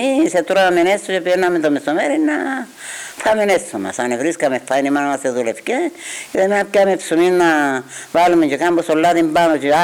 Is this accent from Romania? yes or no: no; Karavas, Kyrenia District, Cyprus; Ναι, στον Καραβά.